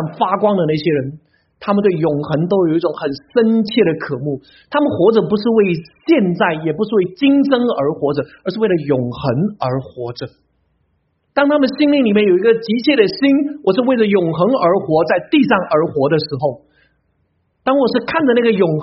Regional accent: Jiangsu, China; also born or lived in Fujian / Zhejiang; 我作为一个江苏人，后来我到了福建，然后到了浙江，现在到了这里。

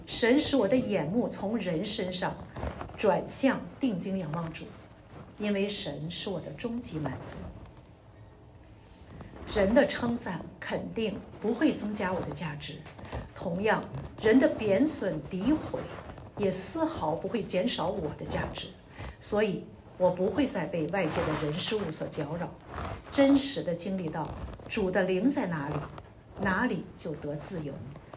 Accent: Beijing, China; 因为我的生长环境呢是在北京军区大院里长大的

